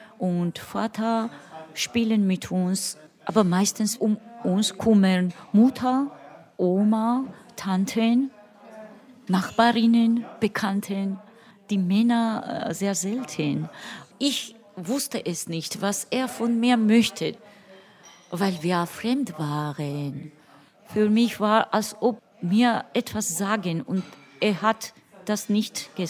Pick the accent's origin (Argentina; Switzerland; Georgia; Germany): Georgia; Kakheti; German is a second language; ich habe sehr viele Gedichte über meine Kindheit, über Kachetien, was typisch georgisch ist. Wir hatten Weinberge.